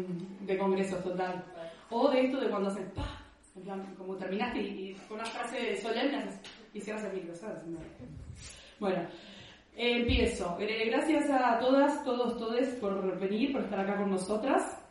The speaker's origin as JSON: {"language": "Spanish", "country": "Uruguay", "lives_now": "Canary Islands, Spain", "said": "por acento se dan cuenta, soy sudaca, ¿no? Soy uruguaya. Vivo en Canarias, estoy de visita"}